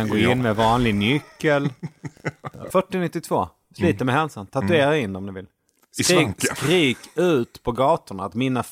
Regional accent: Malmö, Skåne, Sweden; moved away as an adult; also born or lived in Sunne; Och så växte jag upp i Malmö. När jag var 20 så träffade jag mitt ex och så flyttade vi till Värmland där hon kom ifrån

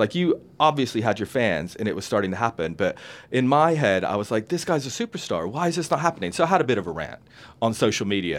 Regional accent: Tennessee, United States; so I'm originally from Tennessee

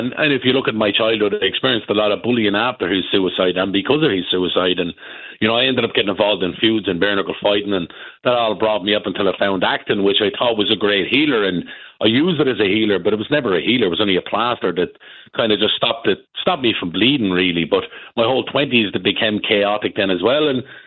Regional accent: Ireland; first and foremost, we're Irish. You know, we don't go. We're travellers.

